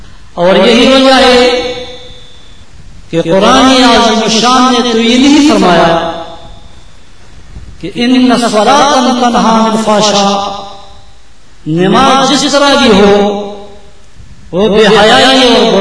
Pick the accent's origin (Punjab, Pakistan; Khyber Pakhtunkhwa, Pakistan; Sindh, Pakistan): Khyber Pakhtunkhwa, Pakistan; Urdu is a second language; چونکہ میرا تعلق صوبہ سرحد سے ہے اور پٹھان قبیلے سے ہے، اس لیے اردو لینگویج کی بنیاد پر اگر تذکیر و تانیث اور کاغذ کی کے کچھ غلطیاں محسوس کریں